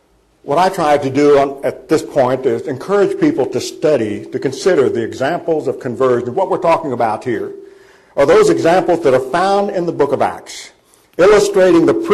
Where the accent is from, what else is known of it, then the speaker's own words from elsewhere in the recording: Oregon, United States; I grew up in Oregon, moved 3,000 miles away from home for 9 months.